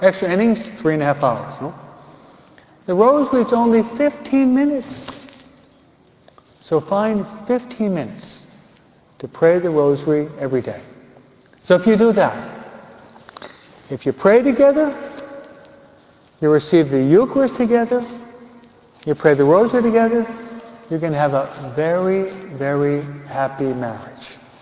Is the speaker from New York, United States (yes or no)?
yes; New York, United States; And I do it 14 because I'm from New York.